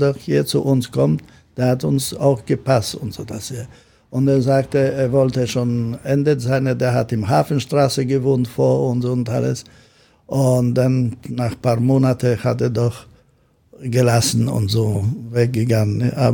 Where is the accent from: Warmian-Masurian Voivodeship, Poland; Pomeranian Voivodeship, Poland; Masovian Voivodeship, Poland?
Pomeranian Voivodeship, Poland; Gdansk; German is a second language; wenn ich komme aus Polen, aus Danzig und so natürlich.